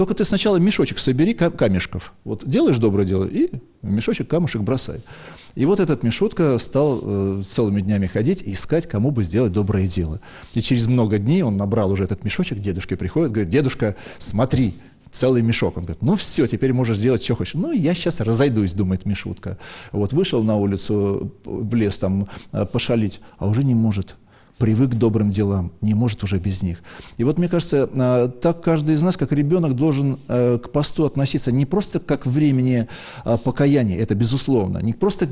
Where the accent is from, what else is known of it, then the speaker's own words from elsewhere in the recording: Sevastopol, Crimea, Ukraine; now in Saint Petersburg, Russia; Я счастлив, что я из Севастополя в 78 году сюда приехал и являюсь теперь частью Петербурга.